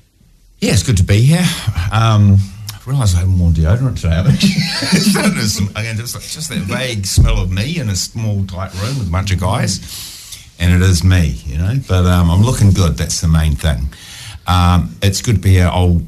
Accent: Kapiti Coast, Wellington, New Zealand; basically, I grew up in Kapi Coast.

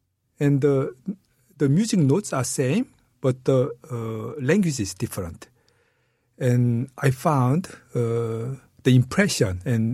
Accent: South Korea; first language Korean; English is a second language; I think it's I am biased because Korean is my mother tongue and the English is my second language.

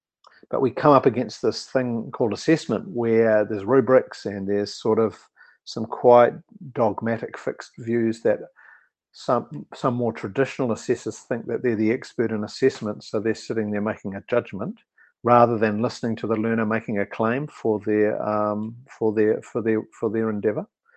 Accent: New Zealand; And whereas we came from New Zealand going, right, we're going to workshop this with continuums.

